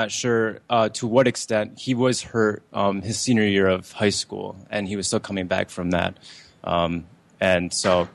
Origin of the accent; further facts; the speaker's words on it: Kent City, Michigan, United States; Well, I come from Grand Rapids, actually the small town of Kent City. It's about 25 minutes from Grand Rapids